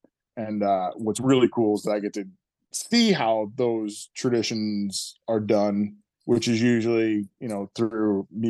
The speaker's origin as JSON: {"language": "English", "region": "New York", "country": "United States", "tie": "born or raised there", "said": "I'm learning the ways outside of my humble upbringings in the Finger Lakes, New York."}